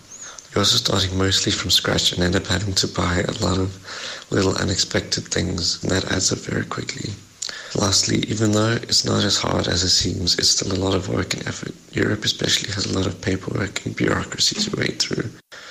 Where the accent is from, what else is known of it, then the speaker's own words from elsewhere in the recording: Johannesburg, Gauteng, South Africa; moved away as an adult; now in Berlin, Germany; I'm from Johannesburg, now living in Berlin.